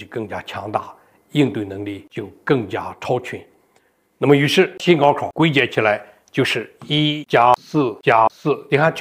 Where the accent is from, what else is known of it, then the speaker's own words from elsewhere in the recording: China; 这个核心价值作为一个中国人，我们要学会责任担当，为国担当